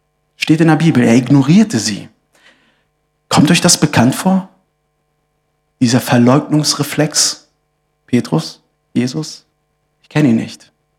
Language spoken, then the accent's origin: German; Wolfsburg, Lower Saxony, Germany; Heute in Deutschland werden zum Beispiel aus Wolfsburg, wo ich herkomme, ist viel Geld im Umlauf.